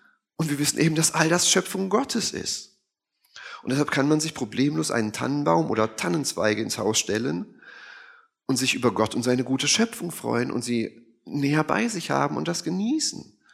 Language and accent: German; Germany; Also als Deutsche müssen wir auch unser Deutschsein nicht ablegen